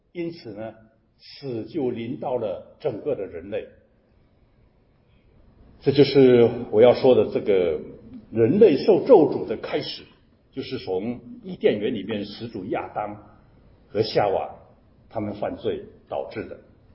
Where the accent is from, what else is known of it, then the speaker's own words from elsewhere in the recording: China; 其实我们中国人有时候也讲归土